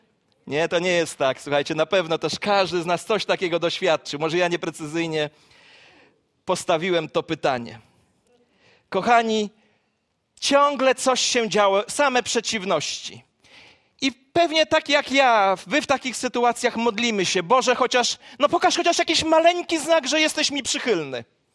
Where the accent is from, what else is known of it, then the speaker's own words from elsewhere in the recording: Gąsocin, Masovian Voivodeship, Poland; Ja jestem z Gąsocina, rodak dzisiaj, mam rodaka tutaj na nabożeństwie